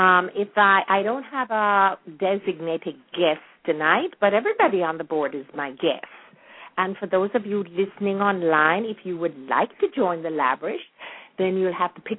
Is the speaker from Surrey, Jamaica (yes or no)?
no; Kingston, Jamaica; although I was born and raised in Kingston, I love the country.